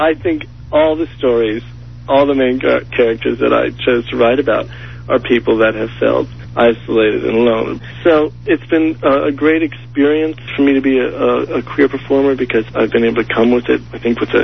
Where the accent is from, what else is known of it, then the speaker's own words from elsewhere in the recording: Lexington, Virginia, United States; I'm from Lexington, Virginia, and I went to Columbia, and while I was at Columbia and I would tell people that I was from Lexington, they would immediately say, Massachusetts.